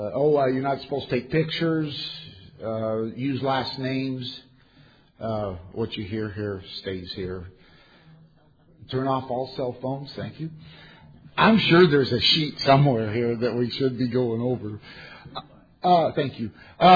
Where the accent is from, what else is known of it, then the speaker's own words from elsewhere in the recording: Idaho, United States; I'm from Idaho.